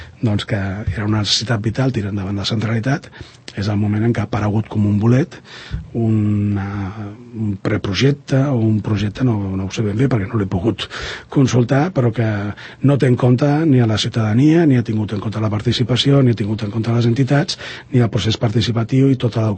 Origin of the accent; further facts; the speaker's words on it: Valldoreix, Catalonia, Spain; also born or lived in France; vam escollir Valldoreix i des d'aleshores ens hem arrelat aquí.